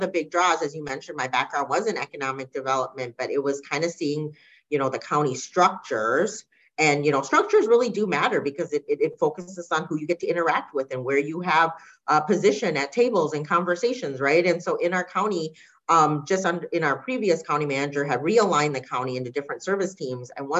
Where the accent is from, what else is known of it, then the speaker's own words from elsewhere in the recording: Hong Kong; moved away; We were from Hong Kong. We immigrated from Hong Kong ahead of kind of the communist sort of transfer over to power back to China at the time. This was back in very, very late 70s. It was 79 when we came.